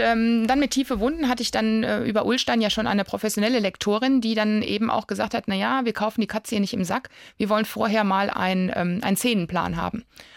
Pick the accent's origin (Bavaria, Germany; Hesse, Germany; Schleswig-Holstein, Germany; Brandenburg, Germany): Hesse, Germany; Bad Soden; also born or lived in North Rhine-Westphalia; als ich von Nordrhein-Westfalen hierher gezogen bin als Kind, fand ich es schauerlich. Ja, es war November, irgendwie war alles kahl und eklig und grau. Und dann passierte das erste Tolle, wir zogen nach Bad Soden neben den Reitstall.